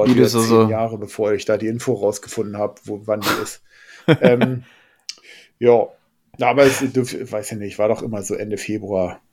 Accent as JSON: {"language": "German", "region": "Brandenburg", "country": "Germany", "said": "Also ich komme ursprünglich aus der Lausitz bei Brandenburg dort"}